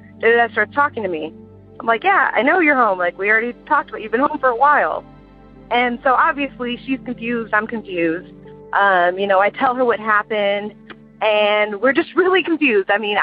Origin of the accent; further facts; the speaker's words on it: Houston, Texas, United States; I'm from Houston, Texas.